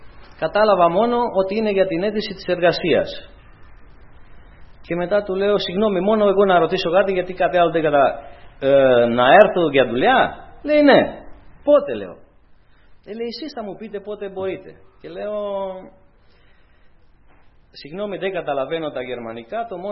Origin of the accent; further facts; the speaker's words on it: Romania; now in Greece; όταν πάω στη Ρουμανία, που εκεί γεννήθηκε και είναι η πατρίδα μου. Εγώ λέω, η πατρίδα μου είναι εδώ πέρα στην Ελλάδα.